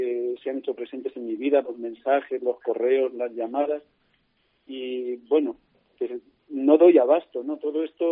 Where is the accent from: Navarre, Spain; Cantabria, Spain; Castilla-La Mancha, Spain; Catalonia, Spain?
Castilla-La Mancha, Spain; Santa Ana de Pusa; Bueno, mi pueblo es un pueblo pequeño de Toledo